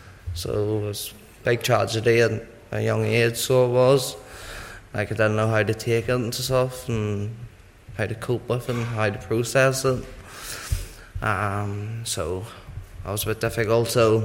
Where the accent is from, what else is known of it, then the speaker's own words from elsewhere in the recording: Monkstown, Northern Ireland, United Kingdom; So I was brought up in Monkstown, living with my nanny and my granda. That's where my mum lived, so that's where I was brought up. I was brought up there till about four